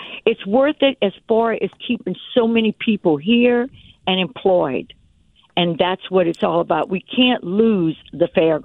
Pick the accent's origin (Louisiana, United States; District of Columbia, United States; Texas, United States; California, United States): Louisiana, United States; I'm from Louisiana, and I'm a Louisiana bred. I take it very serious.